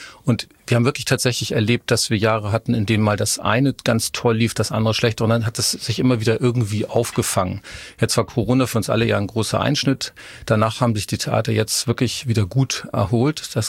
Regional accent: Hamburg, Germany; born there; ich bin im Alstertal geboren.

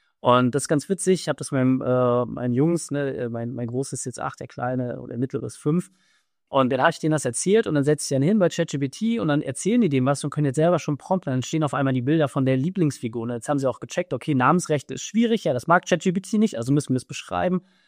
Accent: Neubrandenburg, Mecklenburg-Vorpommern, Germany; wir sind ja beide aus Mecklenburg-Vorpommern, er ist ja aus Greifswald, ich aus Neubrandenburg, so ein fast gleicher Jahrgang

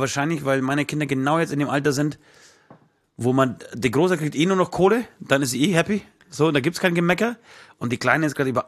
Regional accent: Poland; Denn ihr wisst ja da draußen, ich komme ja aus Polen.

